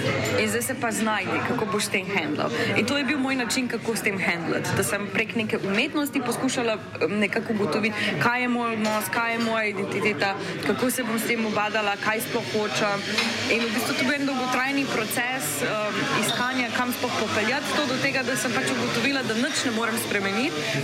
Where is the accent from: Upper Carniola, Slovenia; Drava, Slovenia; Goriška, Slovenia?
Drava, Slovenia; Maribor; first language Slovene; sem rojena, vzgojena Slovenka. To je moja domovina, jaz sem odraščala v Mariboru in v bistvu slovenščina je moj materinski jezik in ne poznam ničesar drugega.